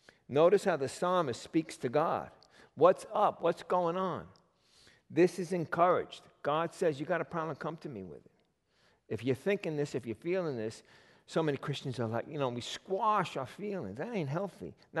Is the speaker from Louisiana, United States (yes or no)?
no; Queens, New York, United States; Look, I'm from Queens.